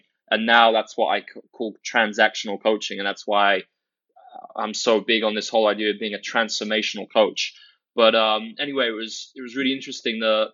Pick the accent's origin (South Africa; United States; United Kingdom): United Kingdom; Guildford, South East England; growing up in England, a town called Guildford, a pretty small town outside London.